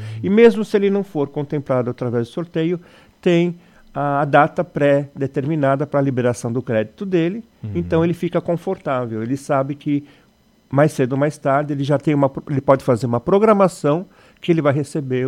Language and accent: Portuguese; Criciúma, Santa Catarina, Brazil; Que eu sou de Criciúma, nós estamos em Uruçanga